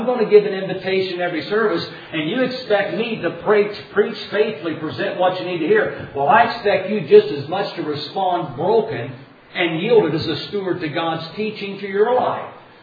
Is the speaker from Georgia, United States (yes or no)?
no; Dunkirk, Indiana, United States; He's in my hometown of Dunkirk, Indiana.